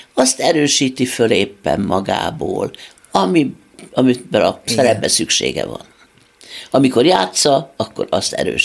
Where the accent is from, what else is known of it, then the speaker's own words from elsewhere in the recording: Kaposvár, Somogy, Hungary; Hál' Istennek fiatalkorunkban Kaposváron elég sokszor leszállt az Isten.